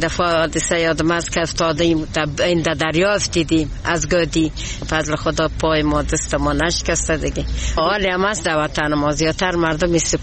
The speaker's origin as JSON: {"language": "Persian", "region": "Herat", "country": "Afghanistan", "said": "ما از هرات هستیم"}